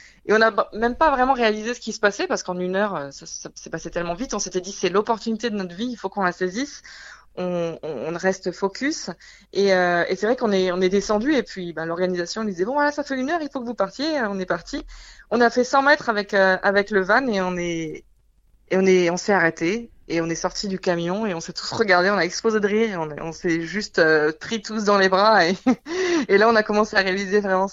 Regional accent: France; En fait, c'est vrai qu'on est français, mais il y a beaucoup de nos fans qui ne savent pas qu'on est français

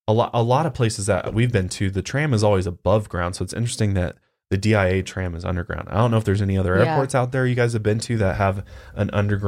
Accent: Tornado Alley, United States; yeah, I grew up in Tornado Alley, and like I know what that's like.

